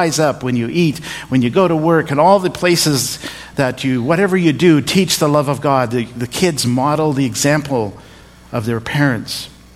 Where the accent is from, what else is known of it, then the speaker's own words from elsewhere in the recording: India; also born or lived in Canada; I grew up in India. I didn't grow up in Canada. I was born there. I spent most of the first 18 years of my life.